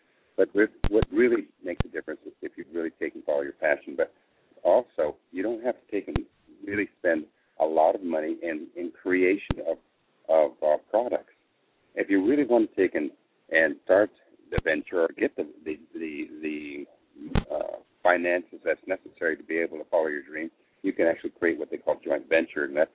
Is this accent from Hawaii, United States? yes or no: no; Michigan, United States; born there; Some of you probably don't realize that originally I was born in Michigan.